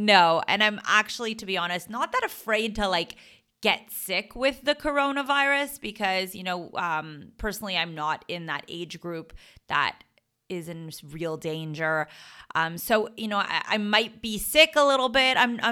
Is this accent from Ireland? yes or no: no; Canada; moved away as an adult; now in Israel; I'm Canadian born, Canadian raised, and I moved to Israel when I was 21